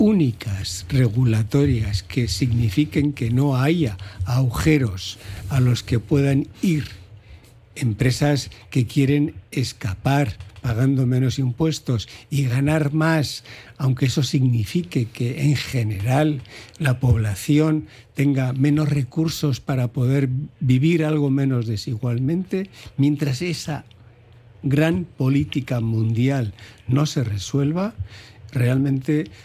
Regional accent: Ondarroa, Basque Country, Spain; born there; El pueblo menos turístico de la Costa Vasca es Ondarroa, de donde soy nacido y con mucho orgullo.

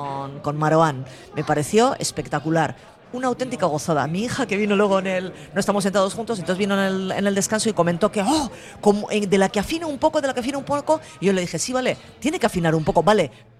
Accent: Bilbao, Basque Country, Spain; si soy de Bilbao.

